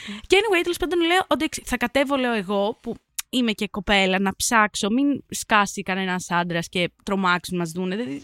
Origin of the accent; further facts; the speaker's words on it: Athens, Attica, Greece; Είμαι πρωτευουσιάνα, είμαι Αθηναία, εδώ έχω μεγαλώσει, δεν το συνηθίζω.